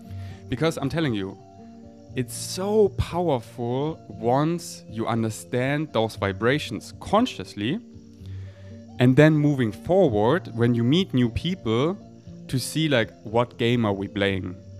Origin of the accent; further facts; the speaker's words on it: Germany; we have the same programming because we grew up in Germany